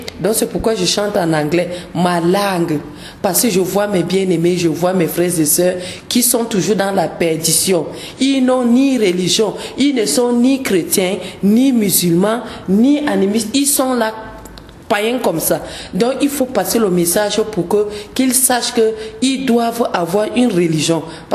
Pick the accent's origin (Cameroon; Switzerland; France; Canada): Cameroon; Garoua, North; first language Laka; Après l'anglais, j'ai ma langue maternelle qui est le laka de Garoua.